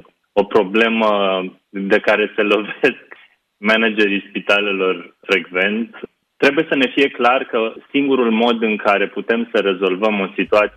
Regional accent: Craiova, Dolj, Romania; eu sunt din Craiova

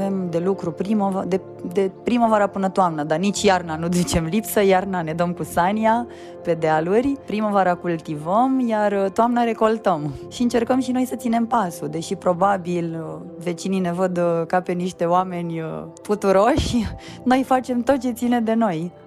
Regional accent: Bucharest, Romania; now in Maramureș, Romania; sunt bucureșteancă … este francez și împreună avem 4 copii

